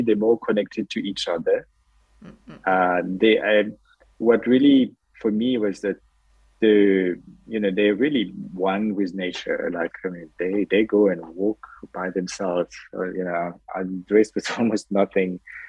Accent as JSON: {"language": "English", "country": "Madagascar", "tie": "born or raised there", "also_born_or_lived": "Réunion", "said": "it has a lot to do with the fact that I grew up in Madagascar and in Reunion Island, so being exposed to a lot of spices"}